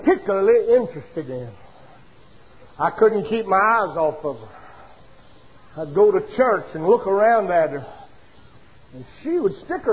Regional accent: Saluda, South Carolina, United States; When I was a little boy in my hometown of Saluda, my home church of Friendship Baptist, and in the home school of Saluda Grammar School

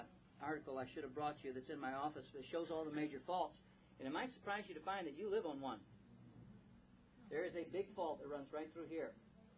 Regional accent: Dyersburg, Tennessee, United States; and I was raised in Dyersburg, Tennessee. Matter of fact, my home was 12 miles southeast of Dyersburg, Tennessee.

